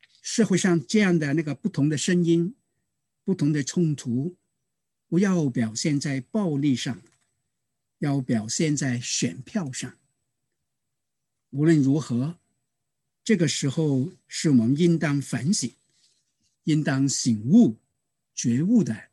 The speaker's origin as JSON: {"language": "Chinese", "country": "China", "said": "用我们中国人的话语来讲呢，叫做人要居安就思危啊。"}